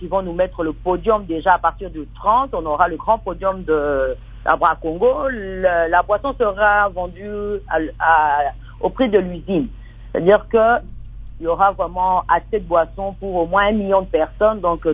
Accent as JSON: {"language": "French", "country": "DR Congo"}